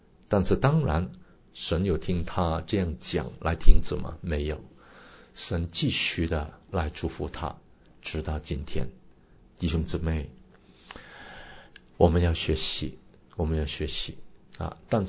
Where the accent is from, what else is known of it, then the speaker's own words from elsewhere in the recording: China; 其实呢不单止你跟我是中国人啊